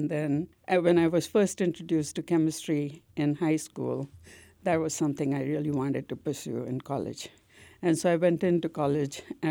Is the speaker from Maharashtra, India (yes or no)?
yes; Pune, Maharashtra, India; Well, I grew up in India, in Pune